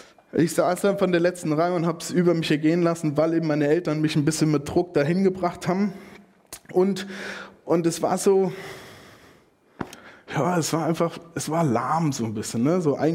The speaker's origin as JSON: {"language": "German", "country": "Germany", "said": "ich als Deutsche habe so reagiert, wie man es immer in der Krise macht"}